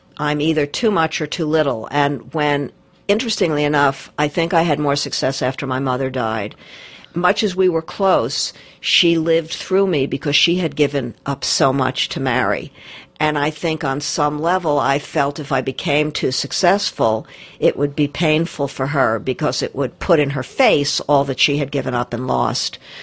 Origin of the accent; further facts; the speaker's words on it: New Jersey, United States; Well, I'm actually from New Jersey. I lived in the suburbs